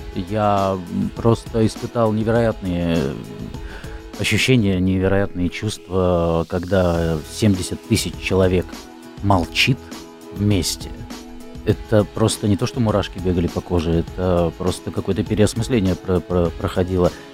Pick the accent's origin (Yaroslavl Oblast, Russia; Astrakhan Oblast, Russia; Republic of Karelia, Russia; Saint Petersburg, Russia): Republic of Karelia, Russia; Petrozavodsk; moved away as an adult; now in Latvia; Приехал в Латвию 14 лет назад. А приехал я из Петрозаводска, это город столица Карелии.